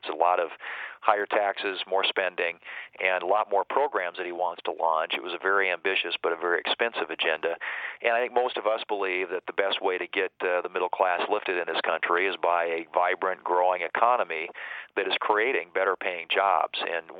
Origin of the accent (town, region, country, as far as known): South Dakota, United States; born or raised there